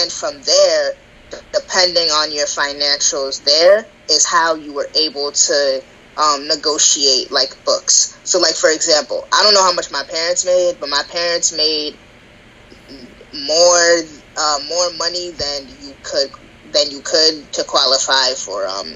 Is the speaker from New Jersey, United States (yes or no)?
yes; New Jersey, United States; a roommate who literally thought I was going to do physical harm to her as she slept because I was from North New Jersey.